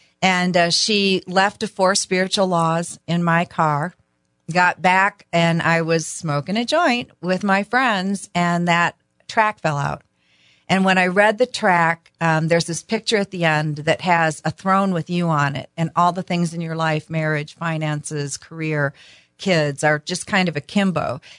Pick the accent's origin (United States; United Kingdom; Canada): United States; Ludington, Michigan; I can remember in my hometown of Ludington